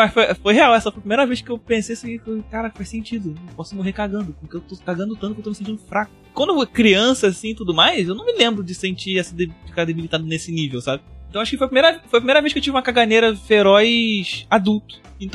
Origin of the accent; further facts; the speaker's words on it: Rio de Janeiro, Brazil; Eu tô ok de morrer, mas cagando? Eu sou do Rio.